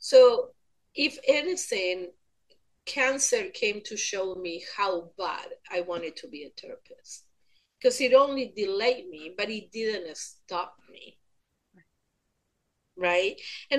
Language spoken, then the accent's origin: English; Argentina; English is a second language; It doesn't matter, I'm from Argentina